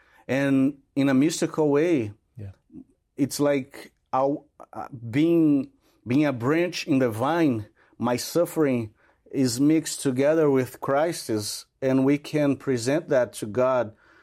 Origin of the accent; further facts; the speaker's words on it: Brazil; during my profession of faith at the Catholic Cathedral in my hometown, the bishop of my hometown asked me to share my testimony.